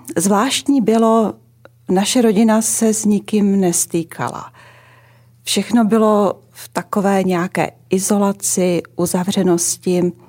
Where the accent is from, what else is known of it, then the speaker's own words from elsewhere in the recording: Ostrava, Moravian-Silesian Region, Czechia; 500 metrů od válcovny Trub